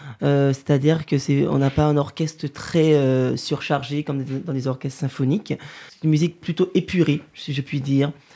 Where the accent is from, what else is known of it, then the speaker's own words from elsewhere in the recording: Martinique, France; moved away as an adult; moi j'ai quitté la Martinique donc à 18 ans après donc mon baccalauréat, je me suis installée en France pour justement poursuivre mes études